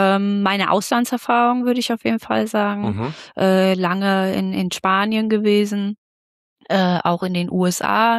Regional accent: Mecklenburg-Vorpommern, Germany; Geografisch komme ich hier bei Rostock, bin ich aufgewachsen

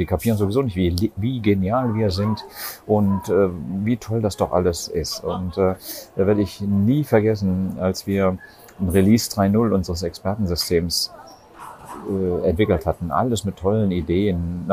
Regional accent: Trier, Rhineland-Palatinate, Germany; um 11.39 Uhr geht mein Zug weiter nach Trier, in meine Heimatstadt.

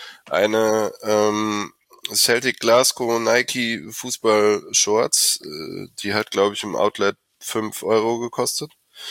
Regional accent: Olpe, North Rhine-Westphalia, Germany; Ich bin 35, komme nicht direkt aus Köln, ich komme aus Olpe. Wird wahrscheinlich kaum wer kennen. Circa 70 Kilometer Entfernung von Köln.

